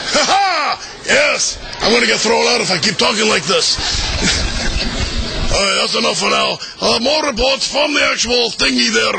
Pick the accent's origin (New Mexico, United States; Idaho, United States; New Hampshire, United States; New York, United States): New Hampshire, United States; You see, we're originally from New Hampshire, and right now it's 20 degrees and 4, 5, 6 feet of snow.